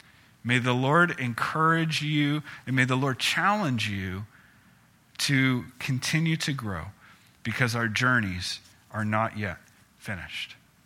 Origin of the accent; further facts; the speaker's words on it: Ohio, United States; And I'm being from Ohio. I'm a Cleveland sports fan.